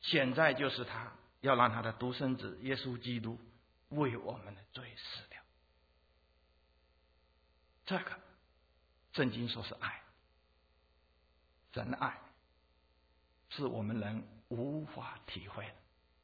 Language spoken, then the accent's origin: Chinese; China; 可能你跟我同个年代人，或者比我早一些年代人，从大陆来的，比较知道中国人里面还有一种爱叫哥们义气的爱。